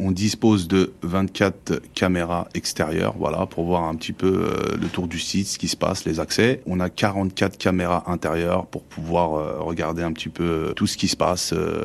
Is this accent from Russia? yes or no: no; Bobigny, Île-de-France, France; Je suis originaire de la ville de Bobigny. J'ai grandi à deux pas d'ici.